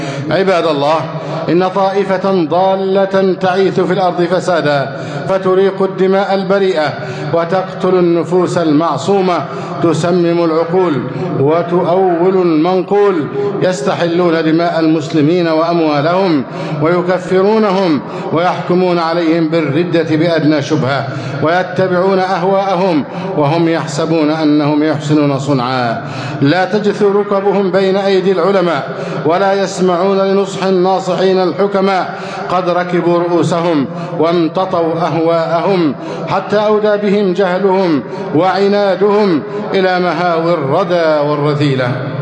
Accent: Egypt; اللهم احفظ بلدنا مصر أمناً أماناً، سخاءً رخاءً، وسائر بلاد المسلمين.

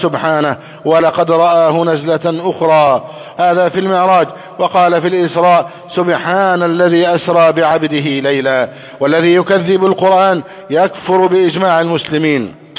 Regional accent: Egypt

